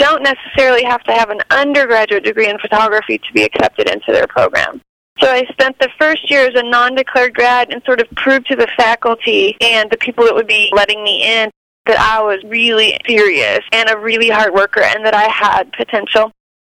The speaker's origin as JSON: {"language": "English", "region": "Illinois", "country": "United States", "tie": "born or raised there", "lives_now": "Austin, United States", "said": "Yeah. I am originally from Illinois, where I grew up, where my mom lives, and I got a bachelor's degree in graphic design and fine art, moved to St. Louis for a little while"}